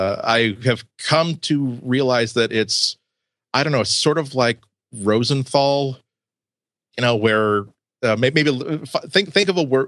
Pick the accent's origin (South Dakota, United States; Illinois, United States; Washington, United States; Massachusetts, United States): Massachusetts, United States; Boston; accent: Boston; with a soft A from Boston.